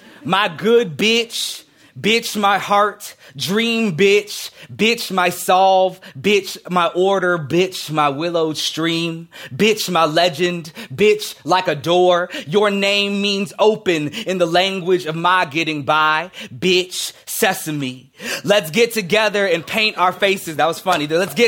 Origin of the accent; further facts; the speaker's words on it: Minnesota, United States; we're both from Minnesota. We went to the same high school and stuff.